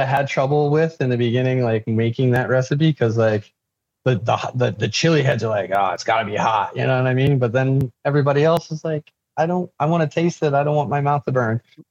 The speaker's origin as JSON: {"language": "English", "town": "Philadelphia", "region": "Pennsylvania", "country": "United States", "said": "So my wife is Peruvian and I'm from Philadelphia."}